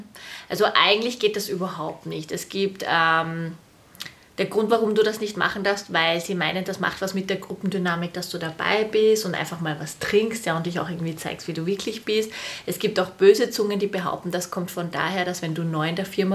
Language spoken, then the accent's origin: German; Austria; Also ich muss sagen, wir haben es ja vorhin geredet, dass bei uns in Österreich am Land schon mit 13, 14